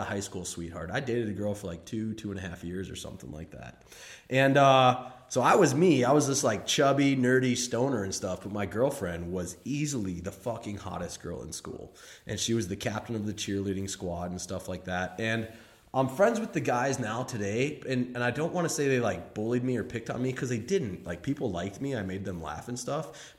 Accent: St. Paul, Minnesota, United States; So I grew up in St. Paul, Minnesota, and I played seasonal sports, you know, and I played, you know, soccer, baseball, football, did hockey, did basketball, did everything.

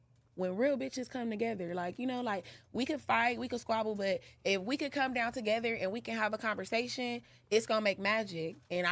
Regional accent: Los Angeles, California, United States; I'm from LA. I'm from South Central. Like, my mom had us moving all around, so I'm like a East Side West Side baby.

